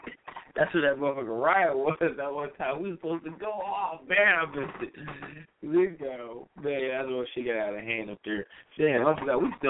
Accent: New York City, New York, United States; I'm from New York.

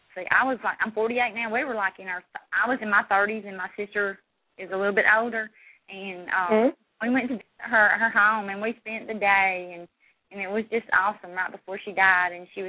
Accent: Alabama, United States; I am from Alabama. I have lived in Alabama all my life.

